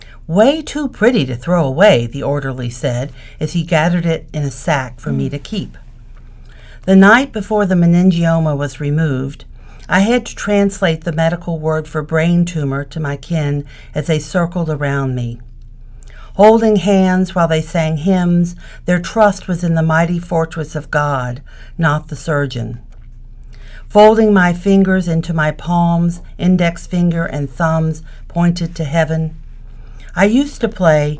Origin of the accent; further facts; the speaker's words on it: Kentucky, United States; moved away as an adult; now in New Haven, United States; I grew up in Kentucky, spending a lot of time in the country with my grandparents, my parents. And when I came to New Haven over 40 years ago, I tried to hide my identity, my accent.